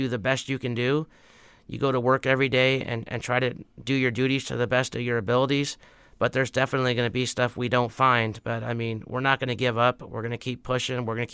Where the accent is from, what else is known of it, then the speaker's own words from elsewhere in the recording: Alaska, United States; because I'm from here. I was born and raised in Alaska